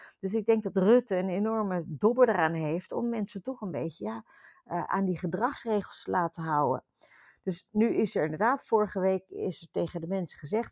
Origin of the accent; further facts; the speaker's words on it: Netherlands; now in Australia; dat is natuurlijk een domper voor ons als Nederlanders die hier in Australië wonen